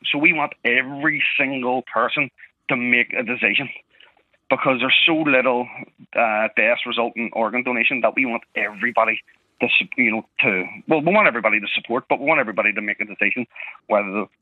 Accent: Belfast, Northern Ireland, United Kingdom; I'm not just from West Belfast, Stephen. I'm from Ballymurphy.

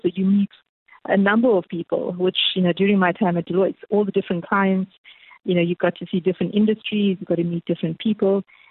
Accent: Durban, KwaZulu-Natal, South Africa; So Dudu, I grew up in Durban

